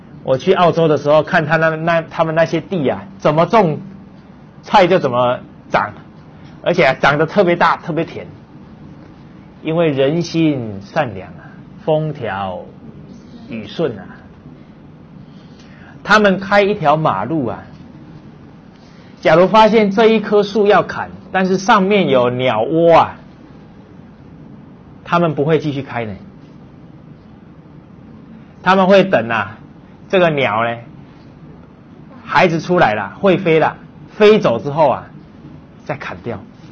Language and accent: Chinese; China